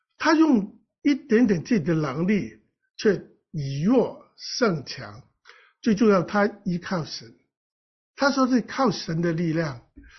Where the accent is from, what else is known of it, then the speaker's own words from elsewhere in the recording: China; 我们中国人的教育就是不信任孩子啊，不愿意托付，也不尊重孩子。